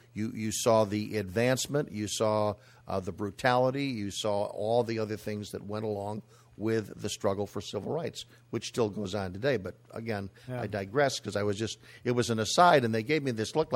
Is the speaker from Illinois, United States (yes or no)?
yes; Chicago, Illinois, United States; that harkened me back to growing up in Chicago.